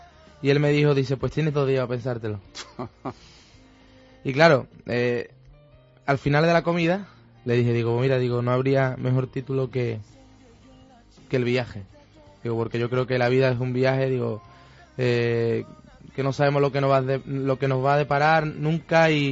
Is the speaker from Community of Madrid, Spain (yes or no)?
no; Córdoba, Andalusia, Spain; unos que le dedico a mi tierra, Córdoba, ¿no? A su cultura, a su mujer cordobesa